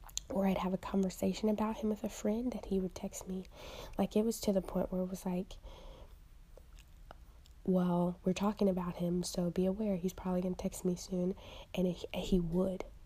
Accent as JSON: {"language": "English", "town": "Chicago", "region": "Illinois", "country": "United States", "said": "I am from Chicago"}